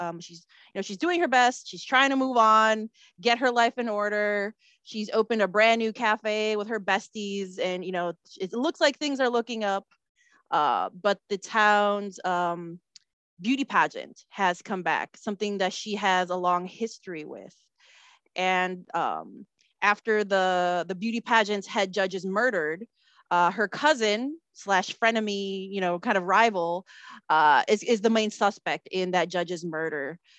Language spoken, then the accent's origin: English; Chicago, Illinois, United States; You know, I'm Filipino American. I was born and raised in Chicago. My parents are originally from the Philippines. I grew up in a multi-generational household, like my protagonist.